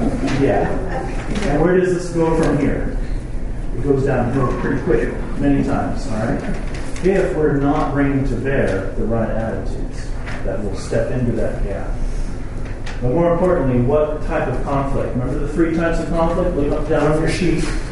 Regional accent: South Africa; I grew up in South Africa

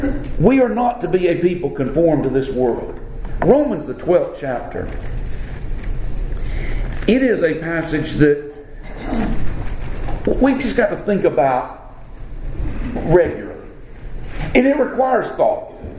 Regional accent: Florida, United States; accent: Southern; also born or lived in Alabama; I have a southern accent because I grew up in the South. I had southern parents. You know, I was born right across the line, South Alabama, grew up North Florida.

